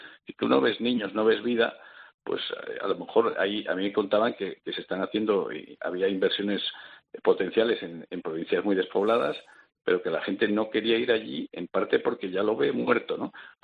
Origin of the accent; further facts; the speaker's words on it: Avilés, Asturias, Spain; Yo soy de Avilés, de Asturias. Avilés está perdiendo población a un ritmo muy apreciable.